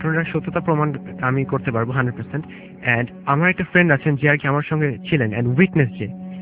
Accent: Kushtia, Khulna Division, Bangladesh; আমার home town হচ্ছে কুষ্টিয়া

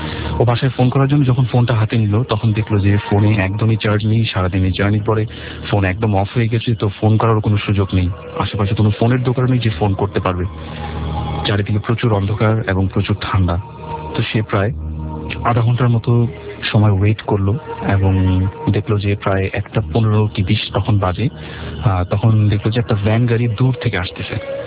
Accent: Dhaka, Dhaka Division, Bangladesh; আমি পুরান ঢাকা থেকে এসেছি, আমি এসএসসি এ পড়ছি।

